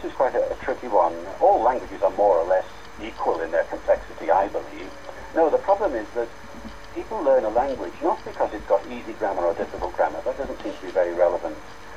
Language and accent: English; Wales, United Kingdom; I come from a part of the world where this has happened. I come from Wales, and in Wales, Welsh was under a very strong threat from English for many decades.